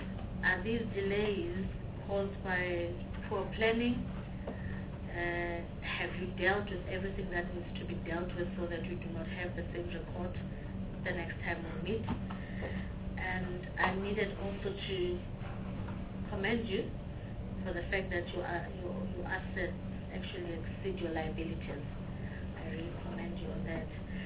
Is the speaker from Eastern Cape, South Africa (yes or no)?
no; Gauteng, South Africa; because I'm from Gauteng, and I can tell you of a number of townships